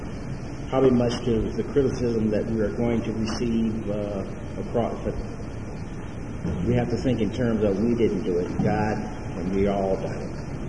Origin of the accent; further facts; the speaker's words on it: Los Angeles, California, United States; I'm from Los Angeles.